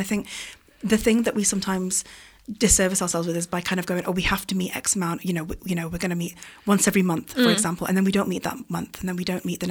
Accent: Manchester, North West England, United Kingdom; also born or lived in London; I'm from Manchester, but I did my degree in London, and I came back to Manchester as a 21-year-old

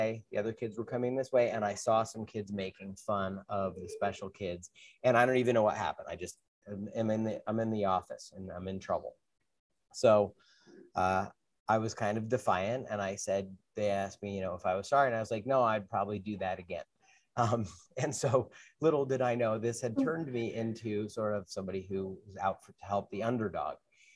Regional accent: New Jersey, United States; And I grew up in North Jersey, and I'm out in the woods that they eventually tore down all of that and put in a big mall.

